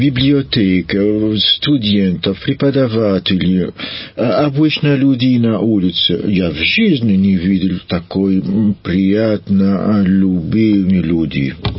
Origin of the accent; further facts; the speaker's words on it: Egypt; born there; Russian is a second language; also born or lived in England / Switzerland; Я родился в Египте, и моя мама швейцарская, и мой папа из Египта.